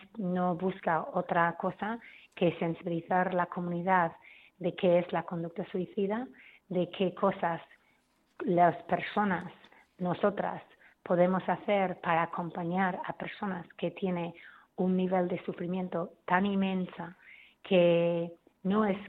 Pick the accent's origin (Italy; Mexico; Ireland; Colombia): Ireland; Spanish is a second language; en Irlanda, yo soy irlandesa, en Irlanda se hace